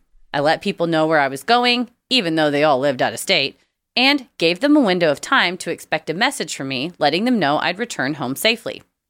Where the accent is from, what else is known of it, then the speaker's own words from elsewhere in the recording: Kentucky, United States; moved away as an adult; now in Arizona, United States; When I moved from my home state of Kentucky to Arizona in the fall of 2019, I, like the rest of us, had no idea what a shit show 2020 would be.